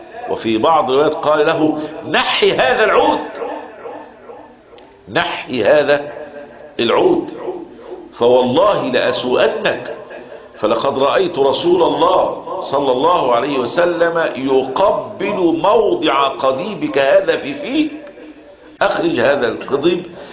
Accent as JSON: {"language": "Arabic", "country": "Egypt", "said": "شكينا عندنا في مصر بتلاقي عندنا في يوم عاشوراء بيعملوا ايه"}